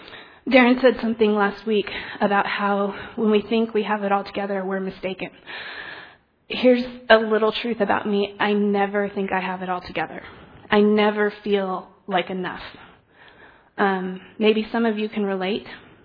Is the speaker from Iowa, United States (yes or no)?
no; San Diego, California, United States; maybe I grew up in San Diego, so the beach and ocean are gorgeous, but the rest of California is kind of brown and kind of not beautiful.